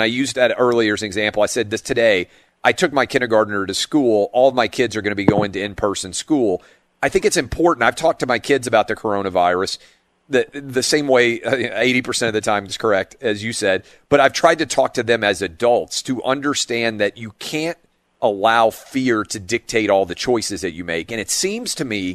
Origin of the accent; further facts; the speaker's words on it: Nashville, Tennessee, United States; I grew up in Nashville. I didn't know any gay people really very much growing up